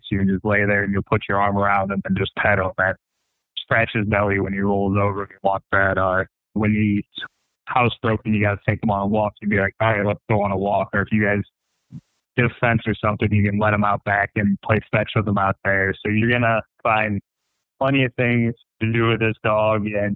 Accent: Chicago, Illinois, United States; We had these family friends that lived in our neighborhood growing up in Hollywood, Chicago.

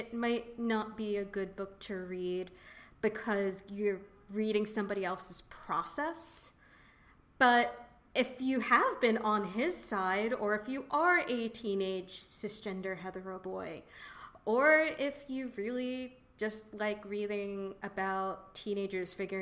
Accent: Brooklyn, New York, United States; I am from New York City. In particular, I am from Brooklyn.

